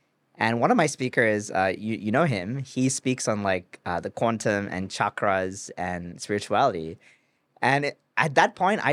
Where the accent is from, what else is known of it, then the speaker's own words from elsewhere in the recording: Malaysia; And where I grew up in Malaysia